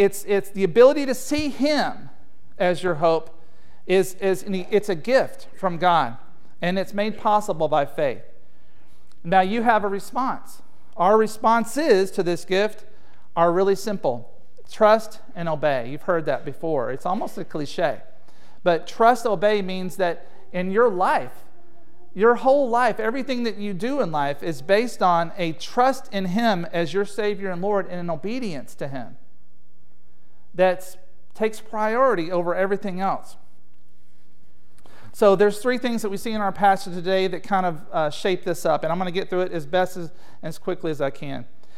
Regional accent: Alabama, United States; I'm from Alabama, by the way. Graduated from Alabama.

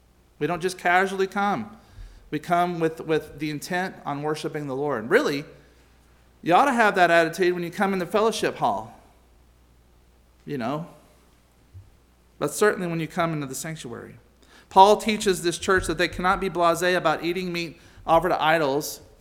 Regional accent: the South, United States; I grew up in the South, and there's a proper way one goes into their parents' house.

